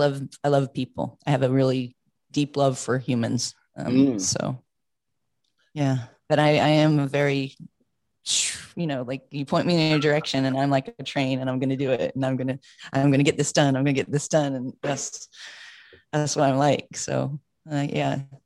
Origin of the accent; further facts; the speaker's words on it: Midwest, United States; we grew up pretty poor in the Midwest United States.